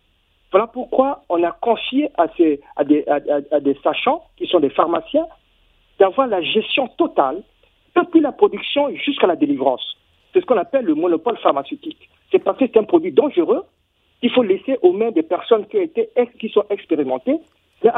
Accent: Republic of the Congo; Je suis originaire de la République du Congo, mais j'ai beaucoup d'activités en RDC.

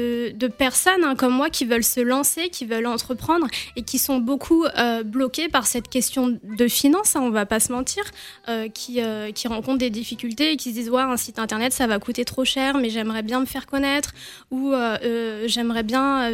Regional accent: Rouen, Normandy, France; born there; Donc, je suis née à Rouen, hein. Je suis née ici en France, j'ai étudié à la Sorbonne pendant 4 ans

